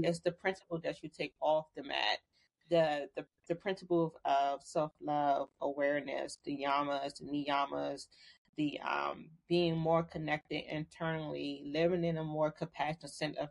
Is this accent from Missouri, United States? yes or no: no; Washington, District of Columbia, United States; So I am originally from Washington, D.C.